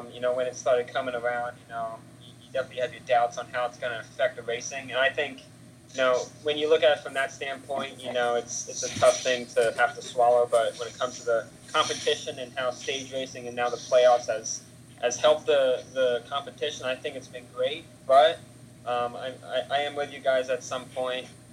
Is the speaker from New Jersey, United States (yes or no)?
yes; New Jersey, United States; He's from New Jersey. I'm from New Jersey, so that's not sneaky to see.